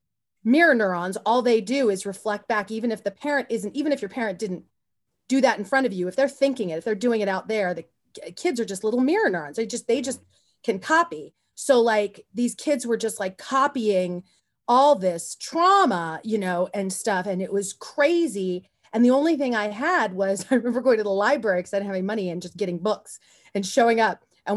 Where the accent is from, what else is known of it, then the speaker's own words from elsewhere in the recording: Porterville, California, United States; also born or lived in Pasadena; Well, I was born in Pasadena, and then I was raised in Portville, California, which is where Devin Nunes, it's the red part of California.